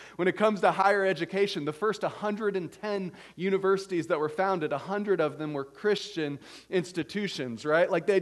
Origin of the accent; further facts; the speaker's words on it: Durham, North Carolina, United States; moved away; But once I moved away from Durham and got a little bit older, I stopped caring about basketball as much.